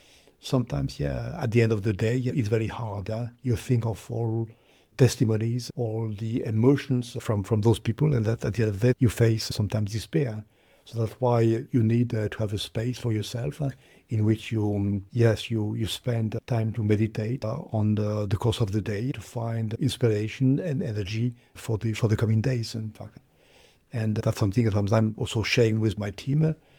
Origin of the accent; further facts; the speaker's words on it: France; I grew up in France.